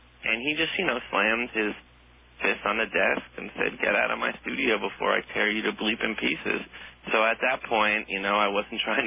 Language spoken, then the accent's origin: English; New Jersey, United States; also born or lived in Chicago; And, I mean, Alex, I was born, you know, I'm from Chicago. I was raised in New Jersey. All I know is America.